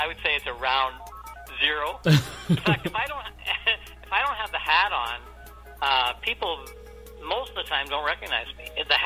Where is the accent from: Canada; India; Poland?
Canada; I'm Canadian